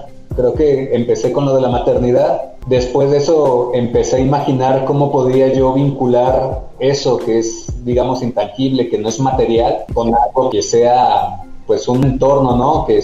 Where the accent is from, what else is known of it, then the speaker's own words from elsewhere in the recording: Chapala, Jalisco, Mexico; en el lago de Chapala, que es de donde yo soy, que es un lago que está sumamente contaminado.